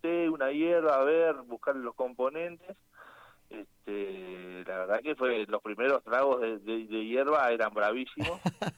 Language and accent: Spanish; Sarmiento, Argentina; yo soy nativo acá de Sarmiento. Mi abuela... Bueno, en la provincia, yo vengo de la … muy muy reconocida a nivel Sarmiento